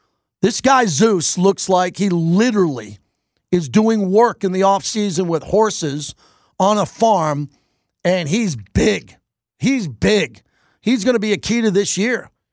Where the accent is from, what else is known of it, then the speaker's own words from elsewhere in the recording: New York, United States; Man, I grew up in New York, man. The summer doesn't end to me until Labor Day.